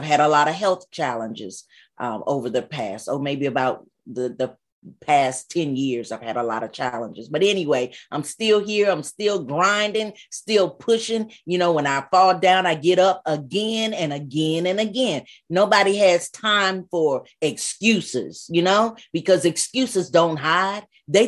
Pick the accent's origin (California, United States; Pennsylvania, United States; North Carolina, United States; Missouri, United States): North Carolina, United States; Wilson; We are filming in my hometown of Wilson, North Carolina, a little bit